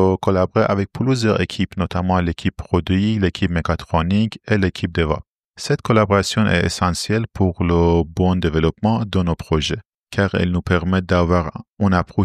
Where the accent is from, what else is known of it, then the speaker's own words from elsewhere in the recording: Iran; moved away as an adult; now in Lyon, France; Je suis basé à Lyon, je viens d'Iran et j'habite en France depuis 2019.